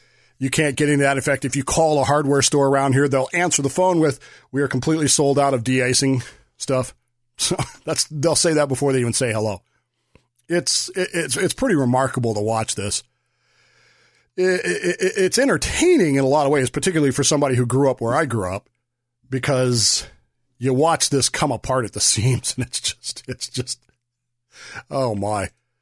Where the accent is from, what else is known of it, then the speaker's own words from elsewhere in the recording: Colorado, United States; also born or lived in Utah; They'd had snow days where I grew up in Colorado and Utah and the likes of that, we'd have never gone to school, ever.